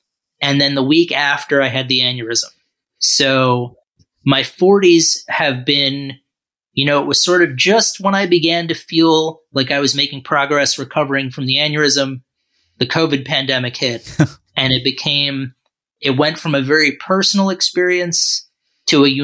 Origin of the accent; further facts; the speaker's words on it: New York City, New York, United States; So, I'm originally from New York City.